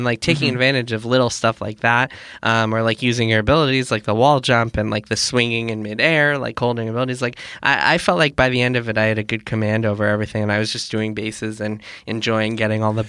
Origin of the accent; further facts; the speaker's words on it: New York, United States; Maybe we'll go to my hometown in the suburbs of Westchester.